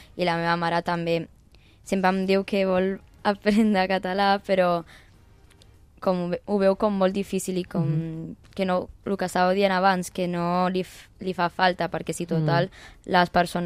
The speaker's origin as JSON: {"language": "Catalan", "country": "Brazil", "second_language": "Catalan", "moved": "yes", "lives_now": "Spain", "said": "Soc del Brasil."}